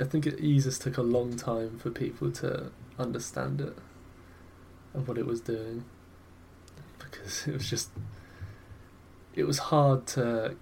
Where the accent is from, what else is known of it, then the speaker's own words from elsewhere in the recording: United Kingdom; I'm from the United Kingdoms.